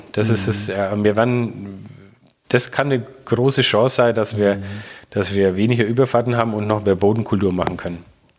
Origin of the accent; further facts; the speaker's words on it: Bavaria, Germany; Muss ich als Franke ja sagen